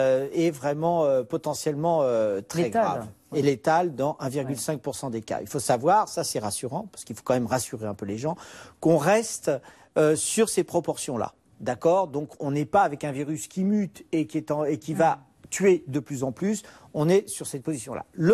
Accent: France; Nous sommes Français, donc d'un coup, si on nous met comme ça des entraves

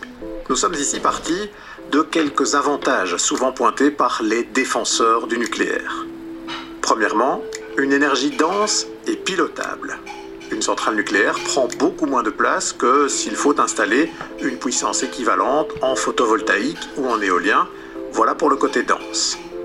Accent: Belgium; j'ai pris rendez-vous avec l'un des spécialistes du nucléaire chez nous en Belgique.

